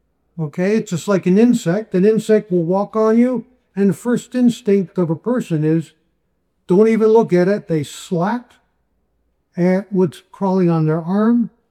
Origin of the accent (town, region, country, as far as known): Panama; born or raised there